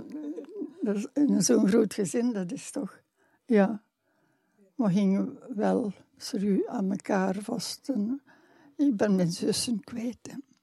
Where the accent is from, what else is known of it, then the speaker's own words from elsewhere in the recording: Flanders, Belgium; ja, maar ik ben een Vlaming.